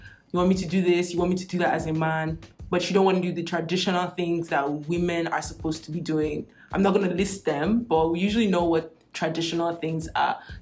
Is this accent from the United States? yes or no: no; Nigeria; because I'm Nigerian, so I'll speak on Nigerian women.